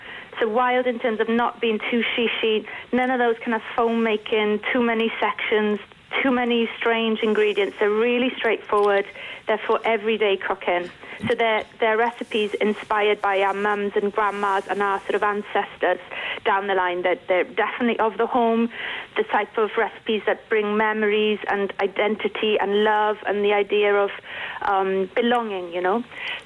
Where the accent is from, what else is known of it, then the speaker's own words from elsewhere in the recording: Leinster, Ireland; Well, I grew up about 50 miles away from the coast, the east coast of Ireland, because I grew up in a place called Treveen, which is, you can see the ferry crossing from Fishguard to Rosslare. And I used to collect mussels from the sea there.